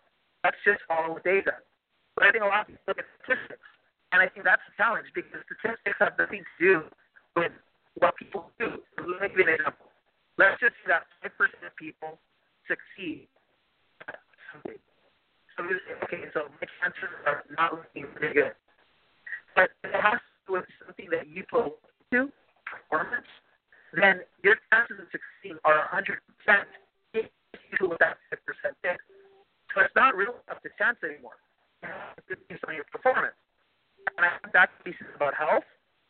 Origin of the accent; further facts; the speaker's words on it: Los Angeles, California, United States; I grew up in Highland Park. I don't know if a lot of the viewers know what it is, but it's a suburb in Los Angeles, close to downtown. It's not really like an upscale neighborhood.